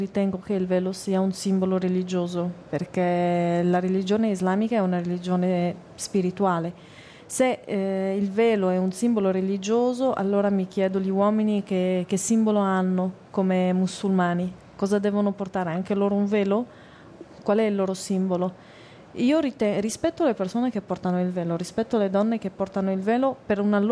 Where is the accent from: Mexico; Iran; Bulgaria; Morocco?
Morocco; Cioè il mio paese, io parlo in quanto marocchina, io lo ritengo un paese moderato.